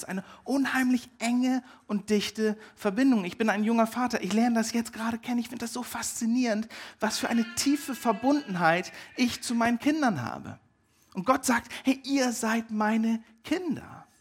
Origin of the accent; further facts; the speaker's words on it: England, United Kingdom; Ich bin Engländer